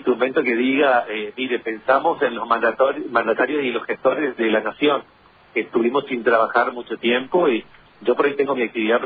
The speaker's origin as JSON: {"language": "Spanish", "town": "Cerro Azul", "region": "Misiones", "country": "Argentina", "said": "yo soy de Cerro Azul, registramos los vehículos en Oberá"}